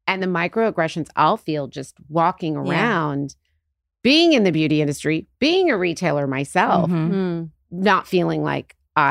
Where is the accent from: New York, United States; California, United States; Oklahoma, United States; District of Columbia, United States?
Oklahoma, United States; I grew up in Oklahoma.